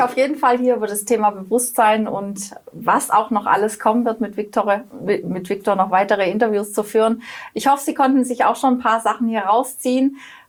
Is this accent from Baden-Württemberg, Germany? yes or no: yes; Baden-Württemberg, Germany; Kommt bei mir gleich als Schwabe, schaffe Häuslebau.